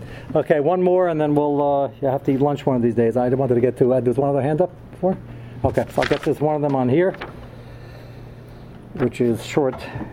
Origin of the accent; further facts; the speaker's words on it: Brooklyn, New York, United States; now in Muncie, United States; I'm from Brooklyn, so maybe I just don't understand the mentality.